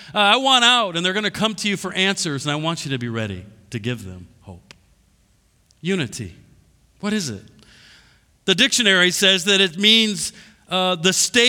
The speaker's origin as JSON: {"language": "English", "region": "Iowa", "country": "United States", "said": "Okay. I like how it kind of tailors off and so I'm from Iowa. It's a lot of corn and beans."}